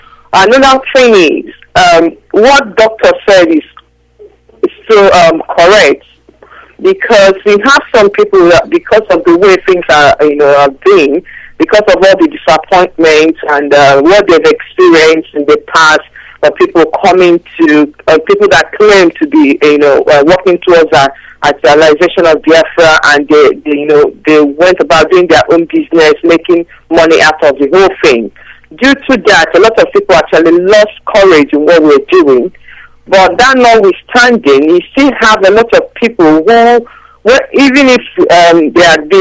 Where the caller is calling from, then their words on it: London, United Kingdom; I'm calling from London.